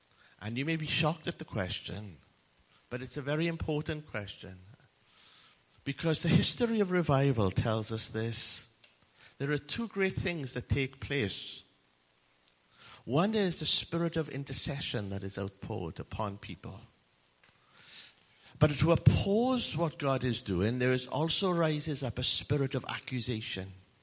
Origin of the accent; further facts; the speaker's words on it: Merthyr Tydfil, Wales, United Kingdom; There was a minister from my hometown in Merthyr Tydfil